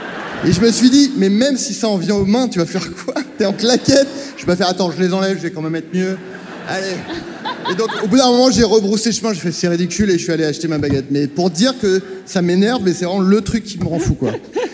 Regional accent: Paris, Île-de-France, France; Même en tant que parisien.

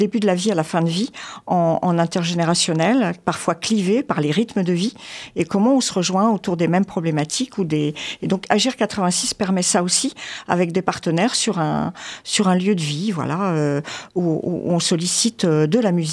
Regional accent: Niort, Nouvelle-Aquitaine, France; je suis native de Niort

